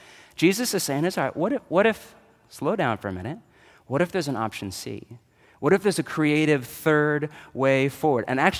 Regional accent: United States; So let's pretend he's a bad guy and I'm a good guy, all right, because we're American. We like to think like that.

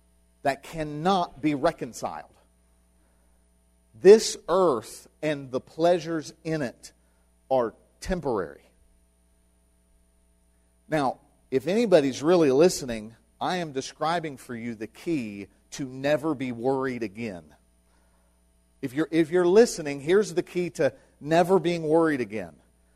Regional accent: Parkersburg, West Virginia, United States; Because I'm from Parkersburg. I was born there. Got a birth certificate.

